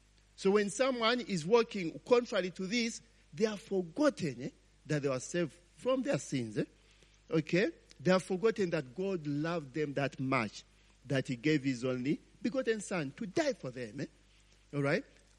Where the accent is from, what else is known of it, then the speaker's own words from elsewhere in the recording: Kampala, Central Region, Uganda; born there; I began to show her that I was born in Kampala.